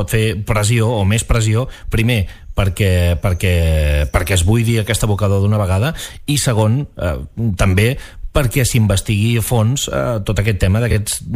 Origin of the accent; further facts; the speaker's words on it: Pals, Catalonia, Spain; jo sóc de Pals